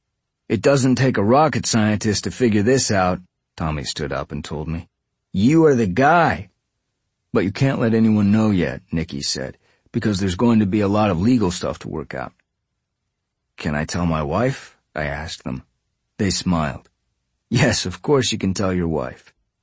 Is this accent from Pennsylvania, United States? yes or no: yes; Philadelphia, Pennsylvania, United States; I had been in more than 50 cover bands in my hometown of Philadelphia